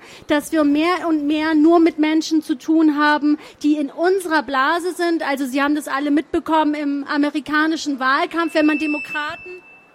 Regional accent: Hamburg, Germany; Ich komme aus Hamburg, ich spreche Hochdeutsch.

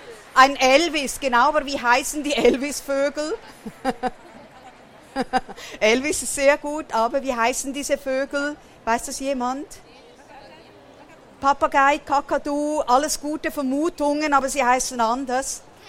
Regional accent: Portugal; Ronaldo natürlich, würde ich auch sagen, als Portugiesin.

